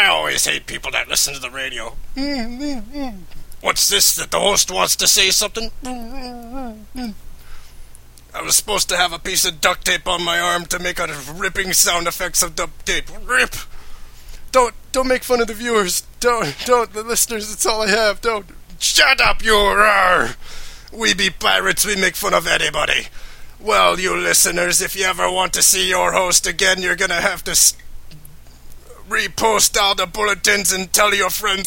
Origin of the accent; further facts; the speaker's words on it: Alaska, United States; I'm from Alaska, so I have that, so I put my banana peels in the freezer.